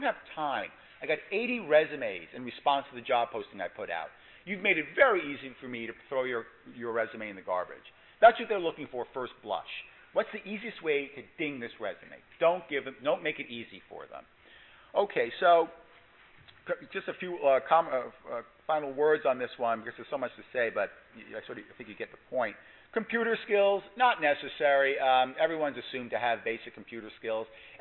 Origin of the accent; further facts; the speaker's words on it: Brooklyn, New York, United States; I'm from Brooklyn, I have trouble with certain pronunciations.